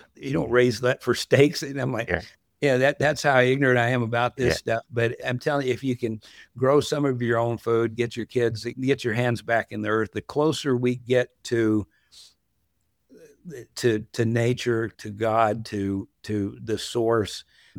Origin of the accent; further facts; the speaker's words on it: Texas, United States; And I'm a city guy, even though I grew up in West Texas.